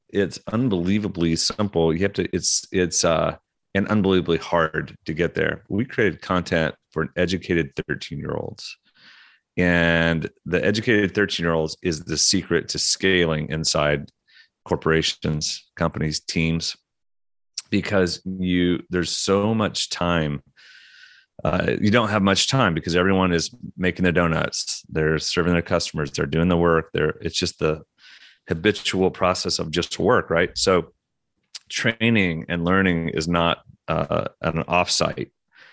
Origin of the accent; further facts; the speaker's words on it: Oklahoma, United States; also born or lived in Russia / Atlanta / London; So I'm from Oklahoma, but I've lived my life